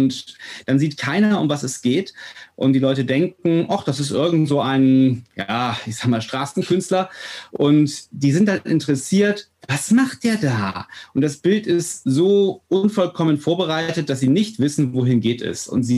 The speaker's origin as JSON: {"language": "German", "region": "Northern Germany", "country": "Germany", "said": "Wir sind ganz, ich sag mal so, ungläubig aufgewachsen, wie also wir sind Norddeutsche. Und ja, man ist getauft gewesen, man ist konfirmiert gewesen, aber hatte keine Ahnung von Jesus."}